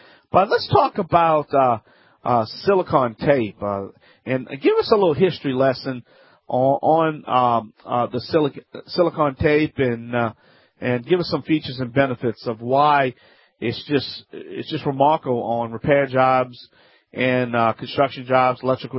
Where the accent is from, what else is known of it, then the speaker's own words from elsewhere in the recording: Louisiana, United States; I am the Cajun man from the Bayou Land.